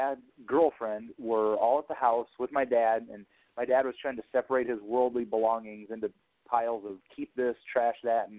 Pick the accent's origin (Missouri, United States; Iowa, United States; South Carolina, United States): Iowa, United States; Fort Dodge; there are two cities that I've moved to since living and you know, being born and raised in Fort Dodge.